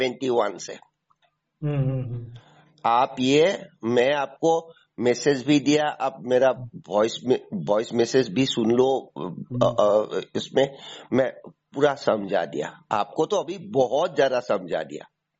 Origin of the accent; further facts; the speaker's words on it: Assam, India; में आसाम का रहने वाला हूँ, ईशान कोन वाला।